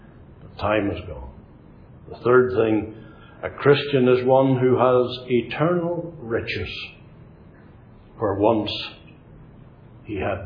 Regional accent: Northern Ireland, United Kingdom; And as I began to speak, she said, "Oh, you're from Ulster." And I said, "Yes."

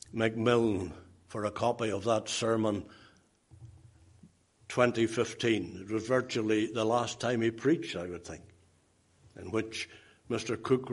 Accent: Lisnaskea, Northern Ireland, United Kingdom; I'll take you round some graveyards in and around my hometown of Lisnaskee, and I'll show you graves

